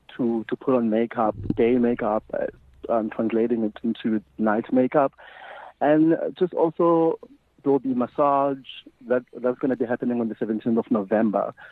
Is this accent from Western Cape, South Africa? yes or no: yes; Cape Town, Western Cape, South Africa; now in Johannesburg, South Africa; After that, I came to Joburg. Originally, I'm from Cape Town, and I came to Joburg.